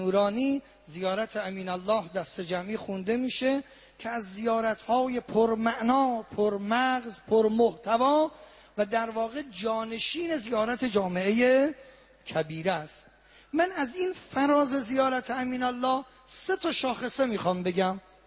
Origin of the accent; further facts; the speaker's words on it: Mashhad, Razavi Khorasan, Iran; حالا ما چون مشهدی هستیم هم حکم مهمان رو داریم